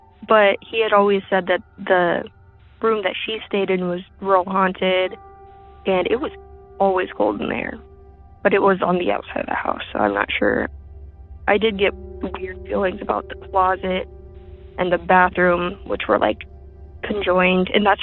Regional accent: Iowa, United States; I'm from Iowa.

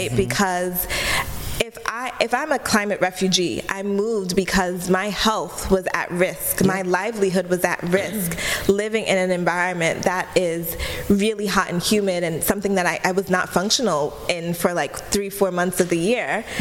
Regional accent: Brooklyn, New York, United States; because we are New Yorkers from Brooklyn, we were like, oh, they're trying to set us up.

